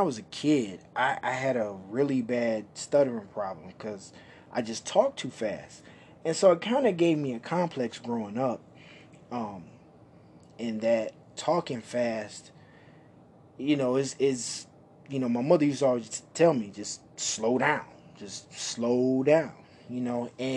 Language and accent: English; Detroit, Michigan, United States; I'm originally from Detroit. Women in Detroit don't necessarily have an accent, right?